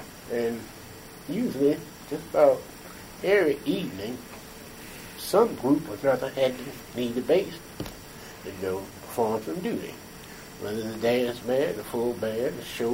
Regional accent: Greensboro, North Carolina, United States; I was from Greensboro, and I was about 54 miles from home.

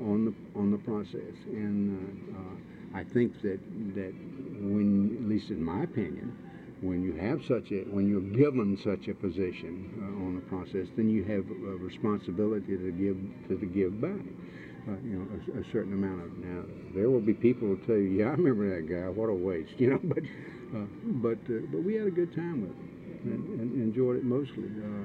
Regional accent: Raleigh, North Carolina, United States; also born or lived in Oklahoma / Wilmington; I was born in Oklahoma. My father, you got that part. Then I came back and we went to Wilmington. He got a job with the state, so we went to Raleigh, and I went to Broughton High School in Raleigh

